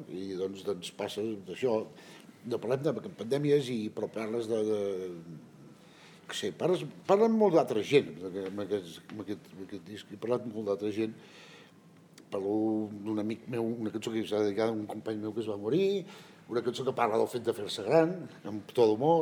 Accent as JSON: {"language": "Catalan", "region": "Catalonia", "country": "Spain", "said": "ens hem llevat molt d'hora perquè nosaltres som d'Osona"}